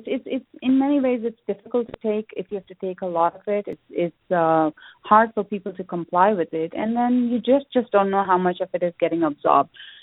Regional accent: India; based on my own cultural background, I'm from India, so I'm very familiar with how to use these spices

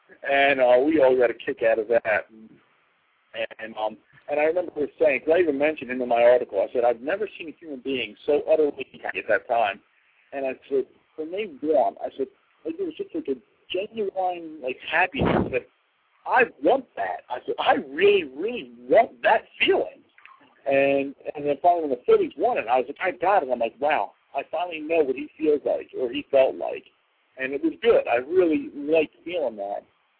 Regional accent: Philadelphia, Pennsylvania, United States; I mean, I've been a resident of the city my whole life, and I really have a lot of pride in being a Philadelphian.

